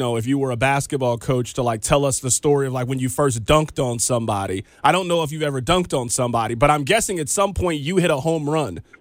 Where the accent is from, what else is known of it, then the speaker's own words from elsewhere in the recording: Kansas City, Missouri, United States; Just growing up in Kansas City, I'm not sure if you remember this player or not.